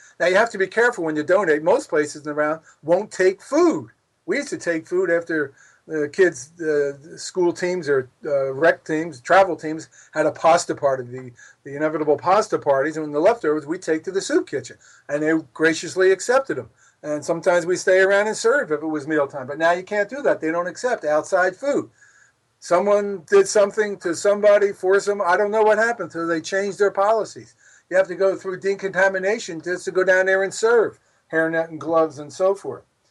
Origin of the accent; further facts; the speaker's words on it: Philadelphia, Pennsylvania, United States; Loves me for many reasons, one being I'm from Philly, the home of boxing legend Smokin' Joe Frazier.